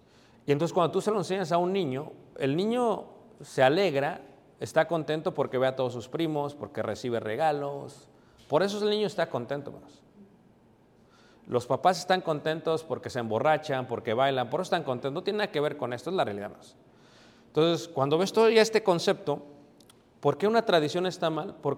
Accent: Mexico City, Mexico; yo nací, me crié en Ciudad de México

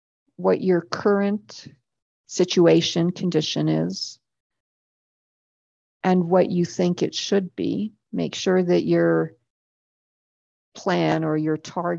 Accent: Canada; I'm Canadian.

